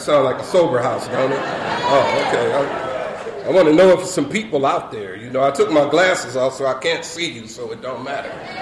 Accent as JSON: {"language": "English", "region": "Tennessee", "country": "United States", "tie": "born or raised there", "also_born_or_lived": "Michigan", "accent": "Southern", "moved": "yes", "lives_now": "California, United States", "said": "we grew up in Tennessee, and we had a Southern accent. We went to Michigan, and in Michigan, they have Southern accents. And now we moved to California"}